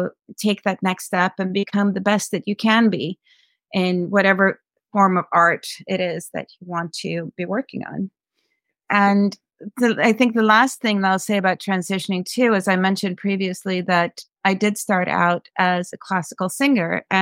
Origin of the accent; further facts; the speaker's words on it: Sweden; I grew up as an expatriate child in many ways. I come from Sweden originally. We lived in a bunch of countries.